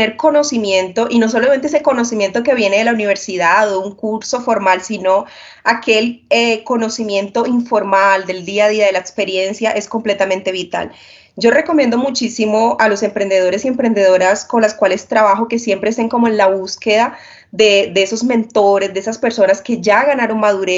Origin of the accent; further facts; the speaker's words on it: Colombia; lo que hace sentido para mí como emprendedora colombiana, mujer de 33 años